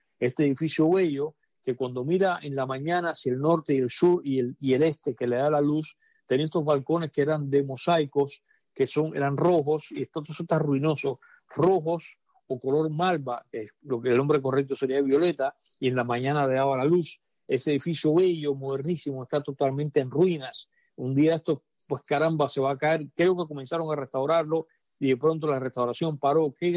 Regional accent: Cuba; moved away; yo me fui de Cuba

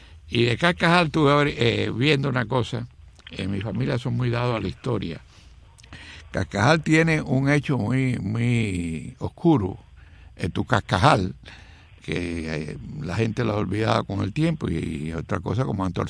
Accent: Sancti Spíritus, Cuba; yo soy de Las Villas. Yo nací en al lado del Fomento, ahí en Las Lomas, Central Agabama, Central Cambrai, por ahí.

